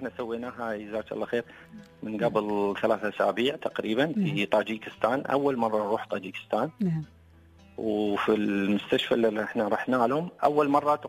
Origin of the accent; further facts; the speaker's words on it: United Arab Emirates; وحتى نستضيفهم عندنا في الامارات